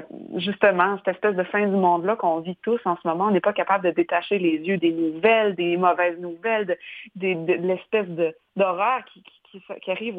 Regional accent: Quebec, Canada; now in Montreal, Canada; moi je suis une Montréalaise hybride, Laurentide, Canton de l'Est. J'ai beaucoup déménagé dans ma vie avec mes parents, mais là je vis à Montréal.

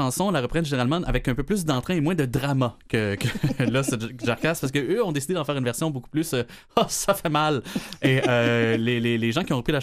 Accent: Quebec, Canada; C'est dur à croire qu'on vient du Québec

